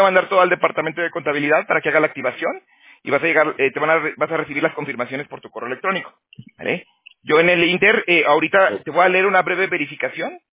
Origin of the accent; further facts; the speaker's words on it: Aguascalientes, Mexico; also born or lived in Toronto; now in California, United States; yo también soy de México, pero yo soy de Aguascalientes. Yo me salí hace más o menos 12 años ya. Pero primero me fui a, estuve en Toronto, en Canadá. Y ya luego me vine acá a California